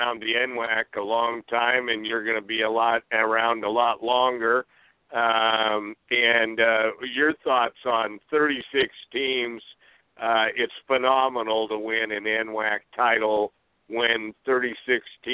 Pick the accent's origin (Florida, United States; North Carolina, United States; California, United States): California, United States; Cliff, no air conditioning, growing up in Selwood, up in the upstairs, summer nights, black and white transistor radio. You know, was it KFI?